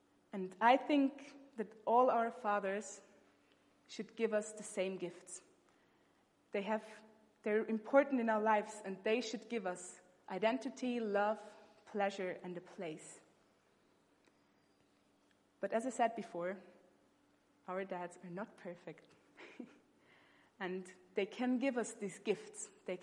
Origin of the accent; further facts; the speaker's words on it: Austria; So I grew up in Austria, my mom is from Austria, but my dad is from Germany. So I was half German